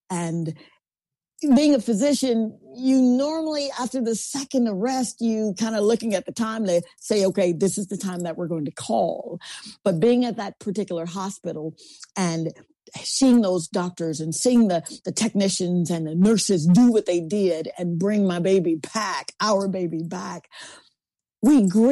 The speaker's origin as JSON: {"language": "English", "town": "Columbus", "country": "United States", "tie": "born or raised there", "said": "I would have to go back to my hometown of Columbus"}